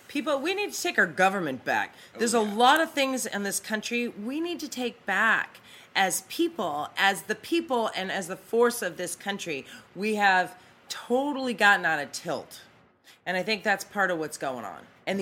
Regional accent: Boston, Massachusetts, United States; You know, I grew up in Boston under a house, and I'll tell you, in the neighborhood I grew up in, it was an ethnic neighborhood.

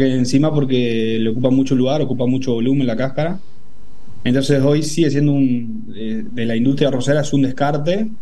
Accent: Corrientes, Argentina; Soy de Corrientes, sí, de Corrientes Capital.

